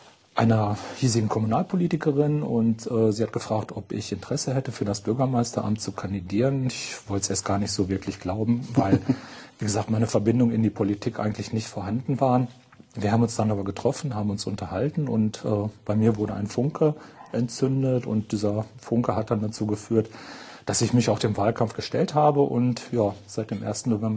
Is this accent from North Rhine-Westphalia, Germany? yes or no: yes; Warburg, North Rhine-Westphalia, Germany; now in Bad Pyrmont, Germany; Stand damals an, entweder nach Detmold zu ziehen, nach Bad Pyrmont oder in meiner Heimat Warburg zu bleiben. Und da wir uns seinerzeit für Bad Pyrmont entschieden haben